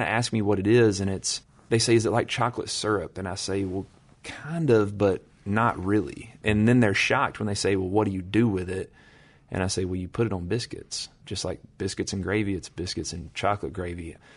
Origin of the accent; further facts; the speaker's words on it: Alabama, United States; where I grew up in North Alabama, when you go to the beach for summer vacation, if you get to go, you drive straight through Chilton County, which is our peach growing region.